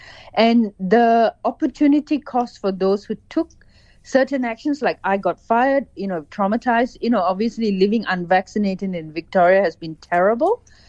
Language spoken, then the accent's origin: English; Malaysia; like I'm from Malaysia where I was chronically censored